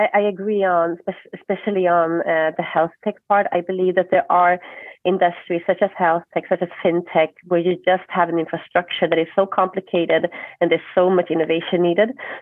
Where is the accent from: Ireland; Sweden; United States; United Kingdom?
Sweden; I'm actually based in Stockholm. So I'm half Indian, half Colombian, born and raised in Sweden.